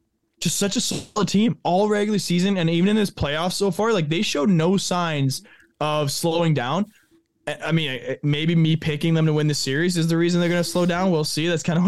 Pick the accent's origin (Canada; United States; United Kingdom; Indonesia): Canada; Thunder Bay, Ontario; Like, they're the guys that when you were playing hockey growing up in Thunder Bay, Ontario, they were dominating in the NHL.